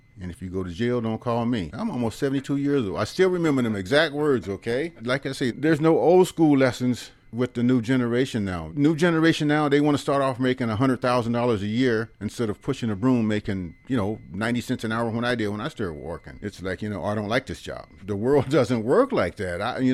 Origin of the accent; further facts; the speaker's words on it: Fresno, California, United States; But as a black person growing up in West Fresno, when you got a new pair of shoes, which you earned